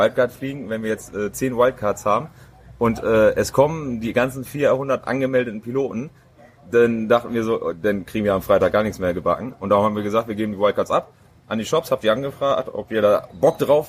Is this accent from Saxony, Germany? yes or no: no; Friedewalde, North Rhine-Westphalia, Germany; born there; Also ich komme gebürtig aus Friedewalde